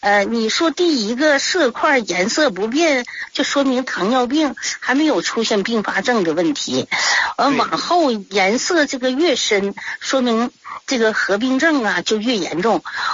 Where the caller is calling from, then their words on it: Jilin, China; 哎，我是吉林的听众。